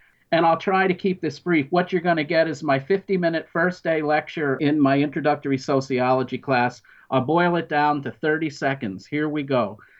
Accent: Pennsylvania, United States; born there; I was born in January of 1954 in Pennsylvania, graduated at the age of 17 in 1971 from high school.

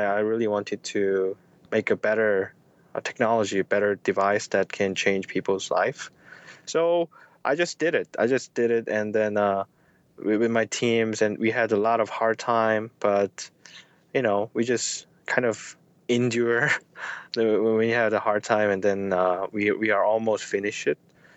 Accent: South Korea; moved away as an adult; I'm from South Korea. I graduated high school in South Korea, and then I went to the University of Washington in Seattle.

